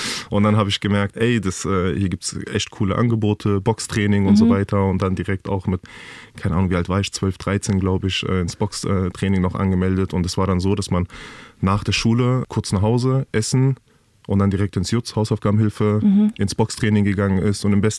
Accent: Hanau, Hesse, Germany; Ich liebe Kesselstadt über alles, das ist mein Heimatort, ich bin dort geboren und aufgewachsen.

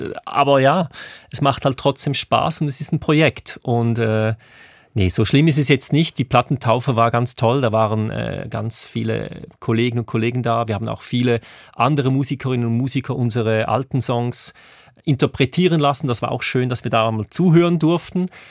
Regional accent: Thurgau, Switzerland; ich komme ja aus dem Kanton Thurgau und die Band spielt in Winterthur und die haben natürlich einen eigenen Dialekt. Das heißt, ich musste immer auch ein bisschen meinen Dialekt anpassen.

